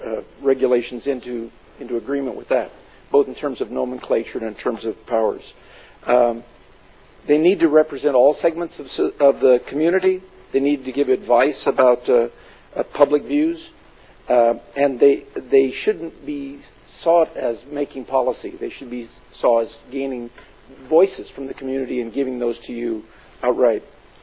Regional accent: Nipomo, California, United States; I'm from Napomo, and I welcome you on this election day.

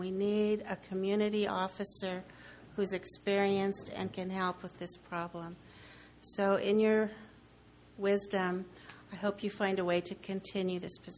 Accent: Morro Bay, California, United States; I'm from Morro Bay.

